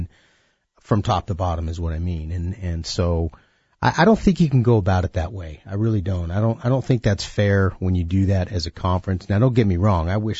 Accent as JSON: {"language": "English", "town": "Fresno", "region": "California", "country": "United States", "tie": "born or raised there", "said": "It's my hometown, Jeff."}